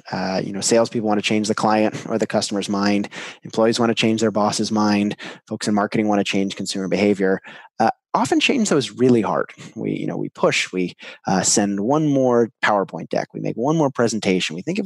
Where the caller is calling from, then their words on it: North Carolina, United States; Today I'm in North Carolina.